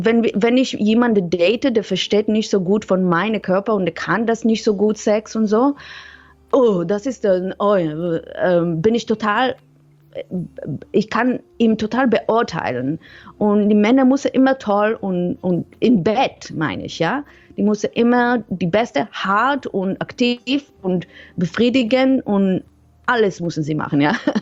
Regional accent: Israel; German is a second language; also born or lived in Netherlands; Ursprünglich komme ich aus Israel, aber ich habe ganz lange in Niederlande gewohnt, ich habe da studiert.

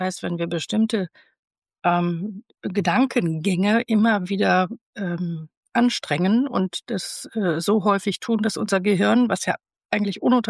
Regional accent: Rhineland, Germany; ich komme aus dem Rheinland.

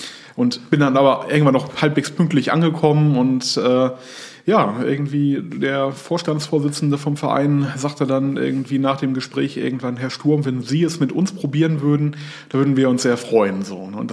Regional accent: Bielefeld, North Rhine-Westphalia, Germany; now in Hamburg, Germany; Ich komme sogar gar nicht gebürtig aus Hamburg, sondern ich komme ursprünglich aus Bielefeld, aus dem tiefsten Ostwestfalen Lippe. Mhm. Und habe da lange Zeit gelebt, bin da aufgewachsen, habe meine Ausbildung gemacht und bin dann erst vor 7, 8 Jahren hier nach Hamburg gekommen

